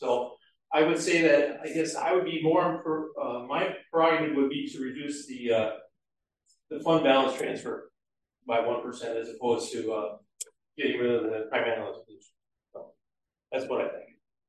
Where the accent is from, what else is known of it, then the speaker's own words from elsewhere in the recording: St. Paul, Minnesota, United States; now in Crystal, United States; I mean, I grew up in St. Paul, all right? And so I moved here to Crystal, and I was okay with it, right?